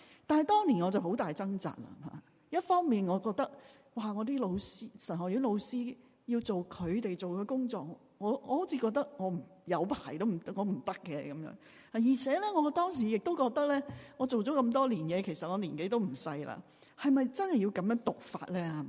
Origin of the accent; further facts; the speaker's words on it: Toronto, Ontario, Canada; also born or lived in Hong Kong; 其实我不是未去过外国读书，我在多伦多这里长大，在外国读过书的嘛，后来回到香港